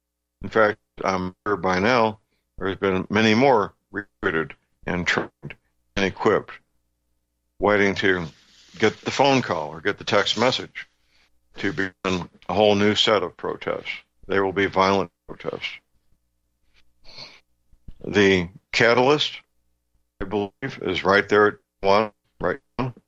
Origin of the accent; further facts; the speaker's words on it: Ferguson, Missouri, United States; Four or five, such as what happened in my hometown in those here Ferguson riots.